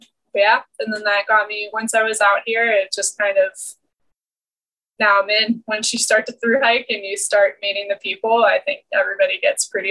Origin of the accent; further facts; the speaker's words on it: Maryland, United States; So I'm from Maryland, and I went to high school all through Maryland, and I just did like the normal, like small rural town sports.